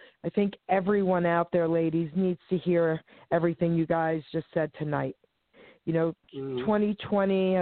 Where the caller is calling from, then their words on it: New Jersey, United States; I'm calling from New Jersey, sweetie.